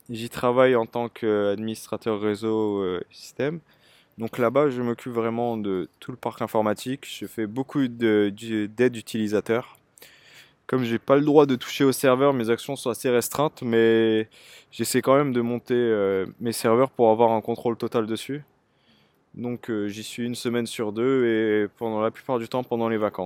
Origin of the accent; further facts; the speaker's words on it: Paris, Île-de-France, France; accent: Parisian; habitant à Paris, s'il y a un accent, je l'entends pas vraiment. Par contre, quand je vais voir ma famille dans le sud de la France, là, oui, ils me disent que j'ai un accent parisien.